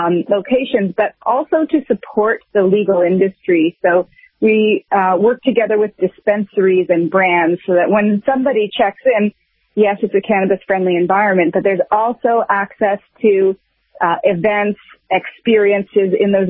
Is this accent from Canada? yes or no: yes; Canada; I felt personally that I'm from Canada